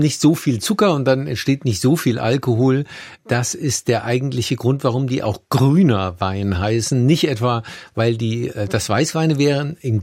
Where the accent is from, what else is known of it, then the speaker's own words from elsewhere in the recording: Rhineland-Palatinate, Germany; Also mit meiner Heimat Rheinhessen verglichen fast das Vierfache.